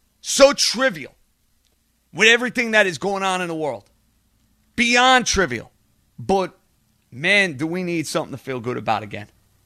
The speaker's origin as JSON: {"language": "English", "region": "New York", "country": "United States", "said": "I wouldn't be doing my service as a New Yorker and as an American"}